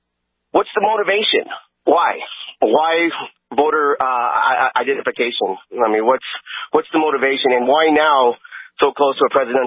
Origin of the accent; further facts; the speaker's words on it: San Diego, California, United States; And I'm actually from San Diego